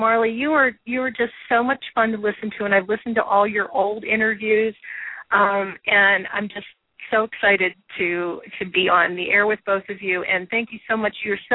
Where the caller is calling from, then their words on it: Pittsburgh, Pennsylvania, United States; Hi, from Pittsburgh.